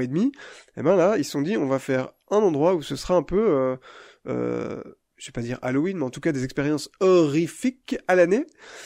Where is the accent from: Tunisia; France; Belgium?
Belgium; moi 2012, je viens de Belgique, hein